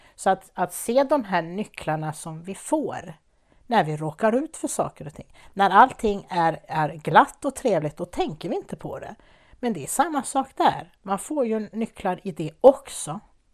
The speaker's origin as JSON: {"language": "Swedish", "town": "Värmdö", "region": "Stockholm County", "country": "Sweden", "said": "ja men snälla du, jag är från Värmdö"}